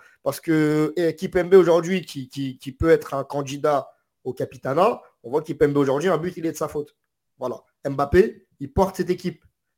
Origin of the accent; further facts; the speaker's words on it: Morocco; je suis marocain